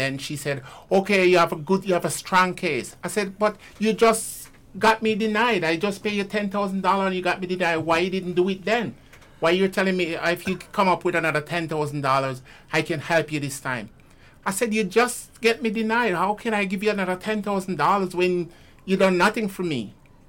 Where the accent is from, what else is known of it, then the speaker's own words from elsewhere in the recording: Jamaica; which it's nonsense because the first word, I'm a Jamaican.